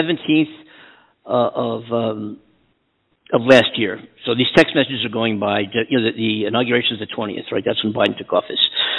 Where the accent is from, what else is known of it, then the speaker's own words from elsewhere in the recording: Pennsylvania, United States; There was so much bullshit from this guy from my home state of Pennsylvania, Scott Perry